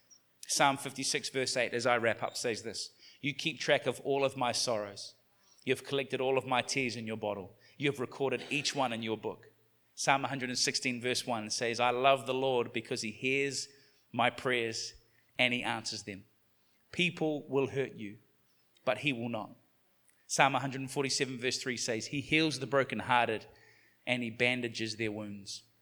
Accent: New Zealand; as a New Zealander living in New Zealand at the time

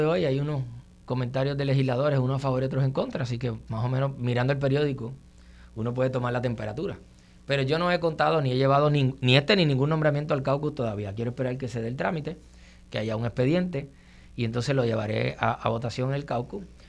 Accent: Puerto Rico; Yo promuevo ese respeto entre los puertorriqueños

